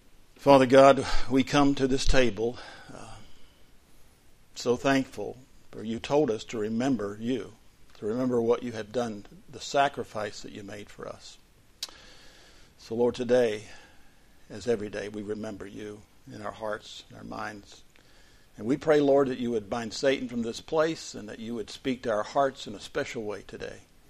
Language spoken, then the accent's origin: English; Florida, United States; You know, I came from Florida and spent about half my life down there and half of my life up here.